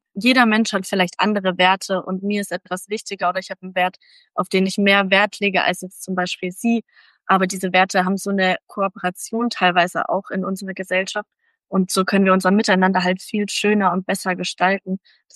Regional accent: Germany; Ich bin in Deutschland groß geworden und jetzt war ich ja genau in Peru 6 Monate

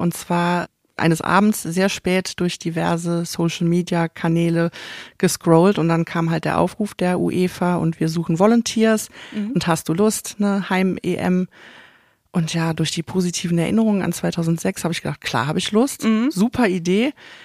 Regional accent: Cologne, North Rhine-Westphalia, Germany; born or raised there

